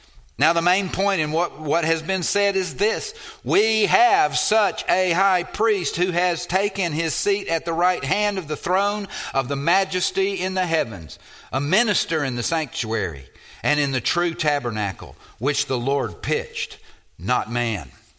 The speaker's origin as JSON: {"language": "English", "region": "Mississippi", "country": "United States", "said": "You know, I come from Mississippi, and I know exactly what that means. Because we didn't have, at one point in my life, we didn't have indoor plumbing and bathrooms."}